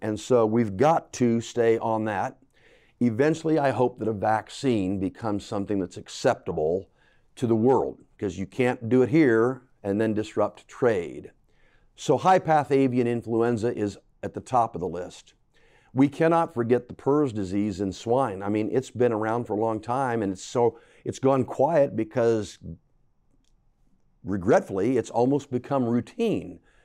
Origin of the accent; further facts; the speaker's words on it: Indiana, United States; Well, 2015 was when it broke in my home state of Indiana.